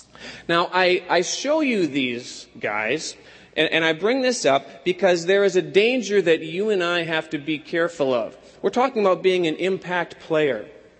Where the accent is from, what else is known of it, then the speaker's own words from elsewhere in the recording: Wisconsin, United States; Yeah, I'm from Wisconsin, I admit it. It's a sickness that I can't shake.